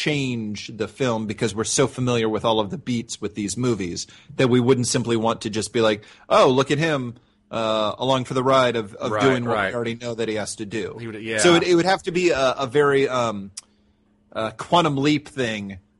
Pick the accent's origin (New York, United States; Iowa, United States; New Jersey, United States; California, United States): Iowa, United States; And corn not because I'm from Iowa.